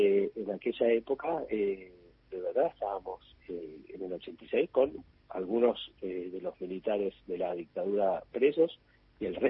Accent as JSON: {"language": "Spanish", "town": "La Plata", "region": "Buenos Aires Province", "country": "Argentina", "said": "siendo platense tenía como esa ventaja de saber el hecho"}